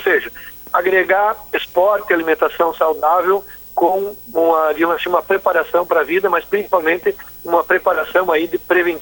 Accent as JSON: {"language": "Portuguese", "town": "Espumoso", "region": "Rio Grande do Sul", "country": "Brazil", "tie": "born or raised there", "said": "sou natural do Espumoso"}